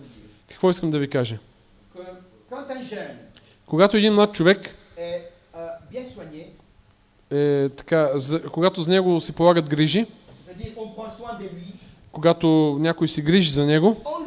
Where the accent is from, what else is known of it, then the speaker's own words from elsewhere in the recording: Rome, Lazio, Italy; Bulgarian is a second language; Аз съм италианец. Роден съм в Рим.